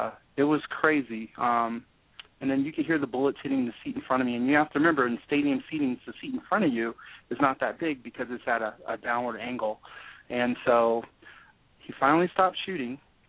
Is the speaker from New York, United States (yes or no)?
no; Virginia Beach, Virginia, United States; I'm from Virginia Beach. That's where I met Regina. We were in high school together.